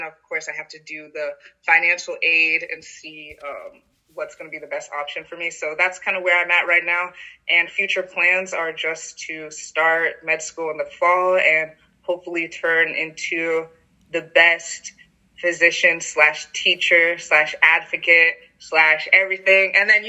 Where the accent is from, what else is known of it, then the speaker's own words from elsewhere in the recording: North Carolina, United States; oh, I'm from North Carolina.